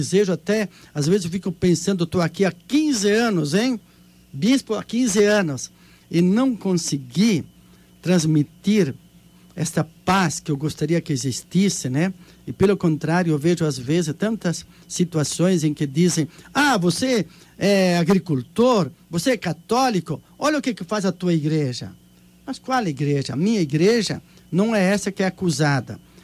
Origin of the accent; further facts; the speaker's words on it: Rio Grande do Sul, Brazil; Sou do Rio Grande do Sul, sempre vivi em contato com a terra, e um grande número desses produtores rurais são gaúchos, como eu, né?